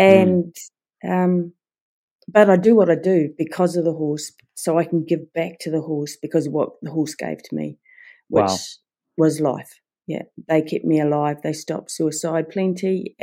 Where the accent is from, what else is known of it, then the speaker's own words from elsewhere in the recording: New Zealand; I'm a Kiwi.